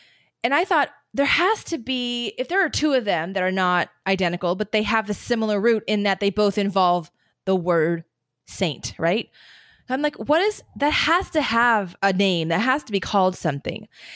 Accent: United States; As an American, even if I studied the exact same thing but studied it here in America, I would have seen that and said hagiography, right?

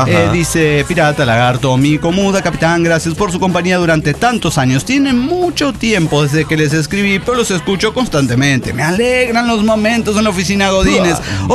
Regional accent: Tecomán, Colima, Mexico; soy de Tecomán y San Sebastián. No podría decirle dónde residí más tiempo

